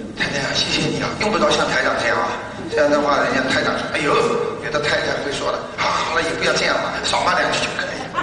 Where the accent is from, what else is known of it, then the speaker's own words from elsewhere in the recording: China; 我们中国人也是的